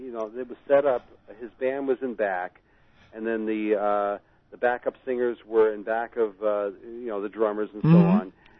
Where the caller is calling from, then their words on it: Brooklyn, New York, United States; I'm calling from Brooklyn.